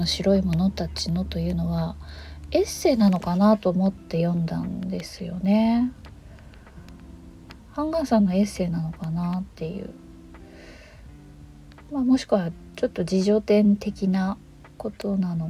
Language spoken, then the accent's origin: Japanese; Sea of Japan coast, Japan; 私は割と冬はしっかり雪が降る雪深いところで生まれ育ったので、小さい頃のね、雪の記憶っていうのは結構あるんですよね。で日本海側の雪って